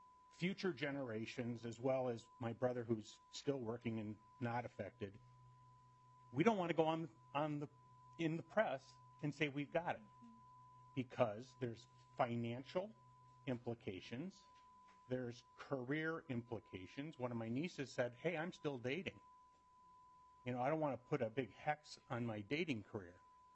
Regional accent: Apple Valley, United States; I'm from Apple Valley.

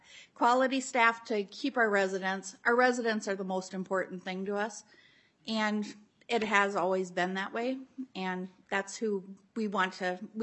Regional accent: Worthington, Minnesota, United States; I'm from Worthington, Minnesota.

